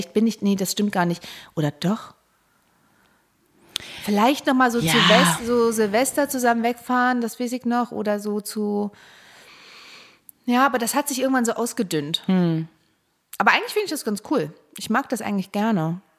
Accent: Greece; Ich hab's als Griechin erkannt.

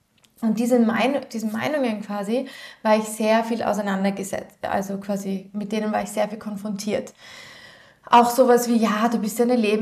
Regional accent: Vienna, Austria; Und ich komme aus Wien

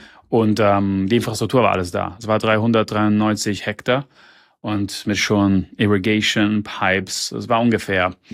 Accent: Germany; now in Zimbabwe; Ja, wir haben eigentlich als Deutsche, wir haben mit Kartoffeln angefangen.

